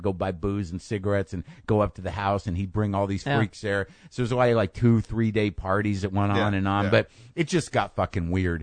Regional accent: New Mexico, United States; also born or lived in New Jersey; Yeah, born in Jersey. Both my parents are from Jersey. I grew up in New Mexico, though

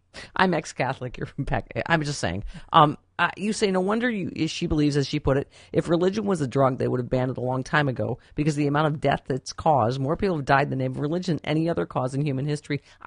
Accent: Pakistan; I grew up in Pakistan.

